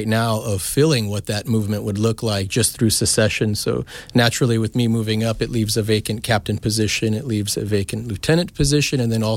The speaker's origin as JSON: {"language": "English", "town": "Seattle", "region": "Washington", "country": "United States", "said": "So traditionally, I'm from Seattle, Washington."}